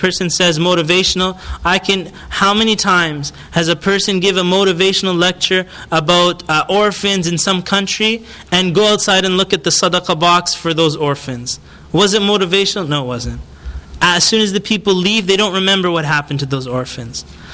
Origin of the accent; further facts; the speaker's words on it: Canada; I'm just talking about even my experience growing up in Canada.